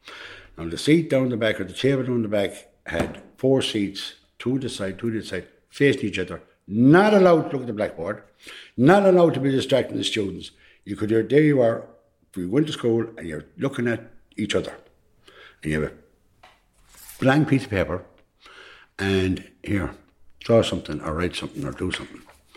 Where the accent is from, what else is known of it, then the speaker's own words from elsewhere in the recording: Tuam, Connacht, Ireland; from Tuam all my life. As a matter of fact, I was born in Gilmerton Road